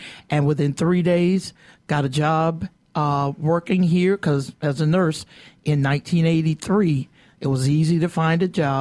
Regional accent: St. Petersburg, Florida, United States; I grew up in St. Petersburg, Florida.

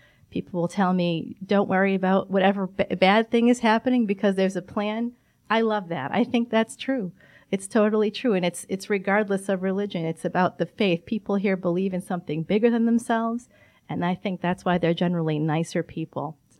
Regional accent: Boston, Massachusetts, United States; born there; also born or lived in New York; Even though I was born in Boston and lived in New York for both, I think, over 20 years in both places, I came here and it's home.

